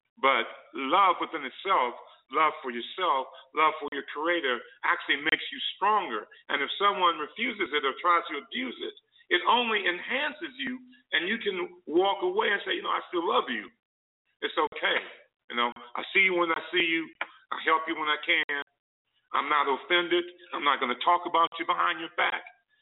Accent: Detroit, Michigan, United States; I grew up in Detroit, and I think it was Champlain Park was the main park that our families would come together

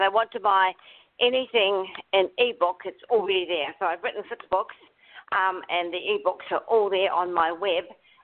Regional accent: New Zealand; because I am from New Zealand, I sort of know what I'm talking about when I take you to places.

